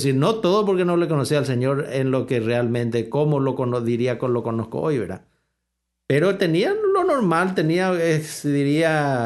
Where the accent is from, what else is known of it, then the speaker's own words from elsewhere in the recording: Asunción, Paraguay; born there; Pues nacido en Paraguay, en Asunción. Nací en medio de una familia tradicional católica. Yo había hecho la primaria en una escuela de franciscanos.